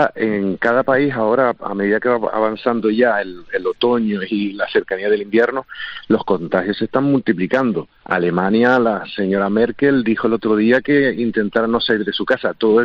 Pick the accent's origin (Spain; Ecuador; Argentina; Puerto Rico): Spain; No solo somos los claro, españoles los que estamos mal.